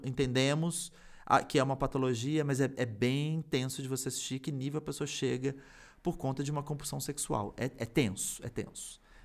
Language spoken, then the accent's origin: Portuguese; Belo Horizonte, Minas Gerais, Brazil; Vá lá em Belo Horizonte, Gabs. A gente tem que ir junto na minha terrinha.